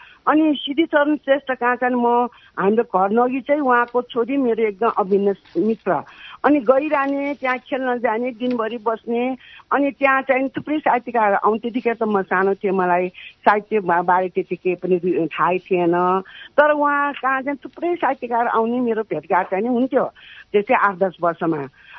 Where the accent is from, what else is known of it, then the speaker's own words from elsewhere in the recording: Kathmandu, Bagmati, Nepal; मेरो बाल्यकाल चाहिँ नि काठमाडौँको ओमबाल टोलमा जन्मेको, ओमबाल टोल काठमाडौँमा।